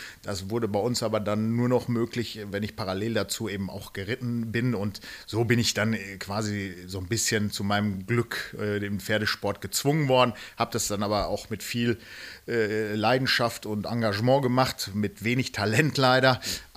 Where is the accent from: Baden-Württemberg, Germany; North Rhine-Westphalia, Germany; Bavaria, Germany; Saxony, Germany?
North Rhine-Westphalia, Germany; Menden; ich bin geboren in Menden im Sauerland, bin da auch aufgewachsen.